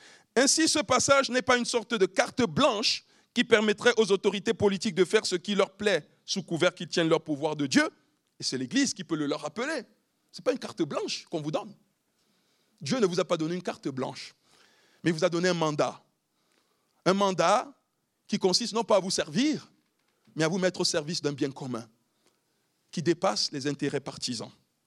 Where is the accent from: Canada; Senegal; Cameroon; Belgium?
Cameroon; now in France; Je ne suis même plus citoyen camerounais.